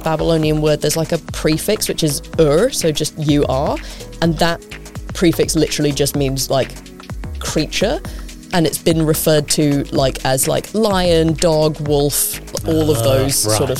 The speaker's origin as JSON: {"language": "English", "town": "Perth", "region": "Western Australia", "country": "Australia", "said": "I'm just not being Australian enough."}